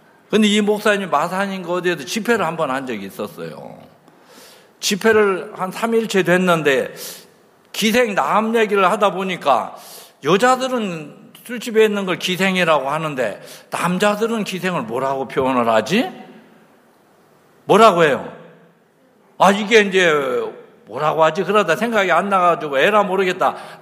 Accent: Chungcheong, South Korea; 아니 너무 얘기가 경상도 말만 빠른 게 아니고 저는 충청도인데 들으려면 저리 날아가 버리는 거예요.

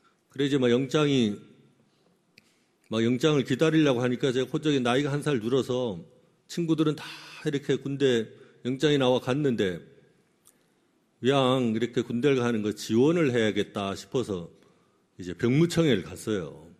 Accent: Yanggu, Gangwon, South Korea; 제 고향이 이렇게 강원도 양구인데 거기는 완전 최전방이에요.

